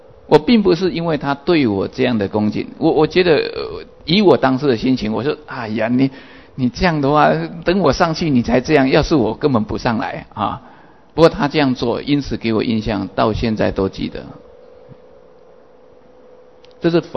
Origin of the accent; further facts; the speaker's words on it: Taiwan; 不过大概我们讲台语是没问题的。不过如果要把一些更深的道理要论证的话，台语我还是比较讲不出来